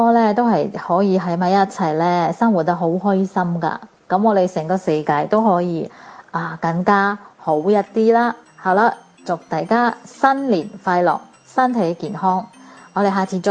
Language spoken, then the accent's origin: Cantonese; Singapore; 我是新加坡的